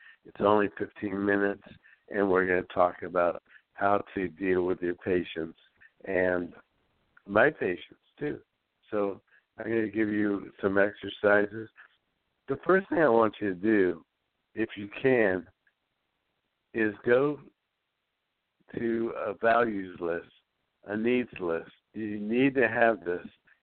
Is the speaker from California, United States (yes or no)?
yes; Santa Barbara, California, United States; Yeah, this is … we're from Santa Barbara, California.